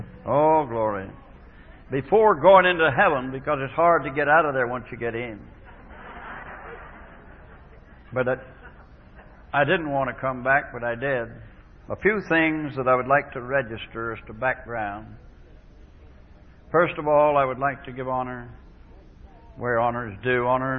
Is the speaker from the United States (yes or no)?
no; England, United Kingdom; born there; My mother was born in Virginia, my father in England. I was born in England.